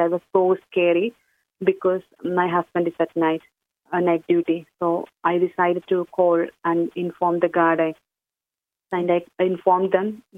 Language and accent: English; India; She knows we are from India, actually, because, you know, we go for holidays.